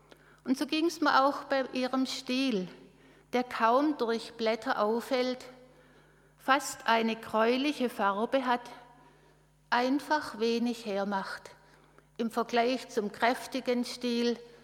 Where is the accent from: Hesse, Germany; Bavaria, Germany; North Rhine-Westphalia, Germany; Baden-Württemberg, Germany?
Baden-Württemberg, Germany; Stuttgart; Von Stuttgart, wo ich aufgewachsen bin, kannte ich diese Blume gar nicht.